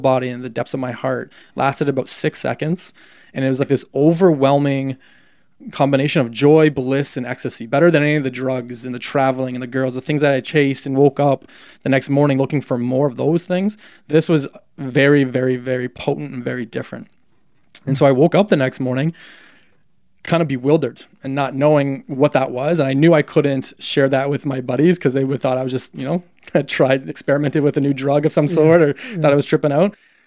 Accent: Canada; I'm also Canadian

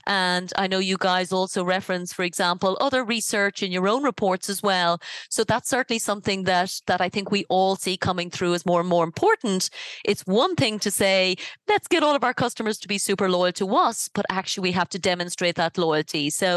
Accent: Ireland; I'm from Ireland

